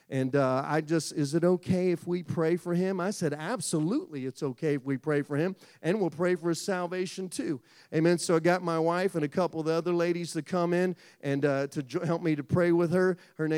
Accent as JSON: {"language": "English", "town": "Columbus", "region": "Ohio", "country": "United States", "tie": "born or raised there", "said": "at the end of the first week in Columbus, Ohio, my hometown"}